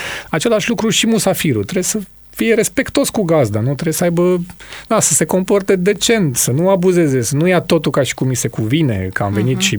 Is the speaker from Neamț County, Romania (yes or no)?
yes; Piatra Neamț, Neamț County, Romania; now in Tulcea, Romania; Piatra Neamț, Crămâi, e orașul meu natal, eu fiind un tulcean adoptat. Piatra Neamț rămâne orașul meu de suflet.